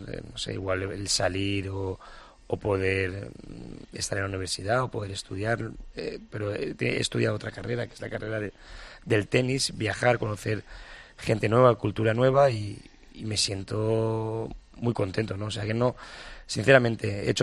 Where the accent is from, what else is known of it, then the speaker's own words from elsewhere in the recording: Valencia, Valencian Community, Spain; Valencia es mi tierra